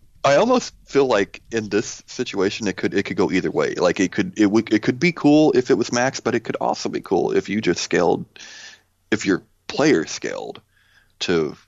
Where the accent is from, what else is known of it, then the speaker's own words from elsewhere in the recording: United States; almost forgot, bald eagle, because I'm American.